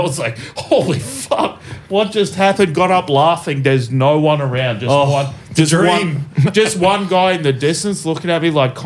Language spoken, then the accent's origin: English; India; I said I am Indian. I'm allowed to say that.